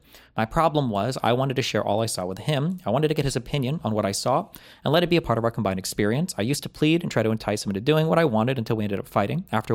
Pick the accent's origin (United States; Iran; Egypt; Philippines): United States; When I was a teenager growing up in the States, I used to think that if we owned a summer house in Turkey, I would have a place and friends to call my own and feel a sense of normalcy somehow.